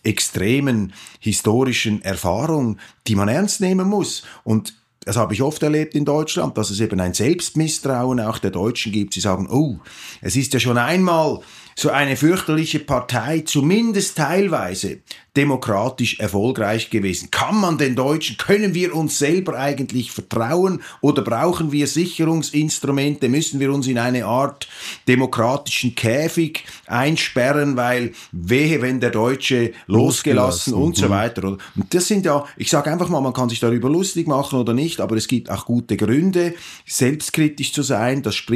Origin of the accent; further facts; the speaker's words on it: Switzerland; dann denkt man sich als Schweizer, ja gut, das ist dieser Hang zur deutschen Dramatisierung